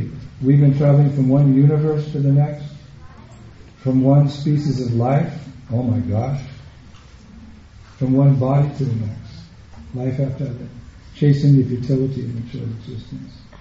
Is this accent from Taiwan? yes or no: no; United States; Here in America, I'm an American, but I come back and get bewildered.